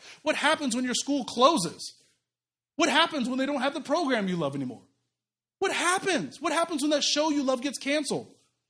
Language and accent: English; Kansas City, Missouri, United States; also born or lived in Overland Park, Kansas; I grew up in Kansas City, and when we moved out to the suburbs, out into Overland Park, which is just the snooty area in general